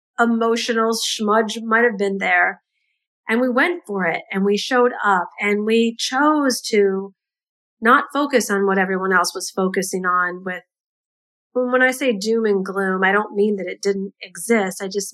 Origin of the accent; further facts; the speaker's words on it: United States; being an American and the month of November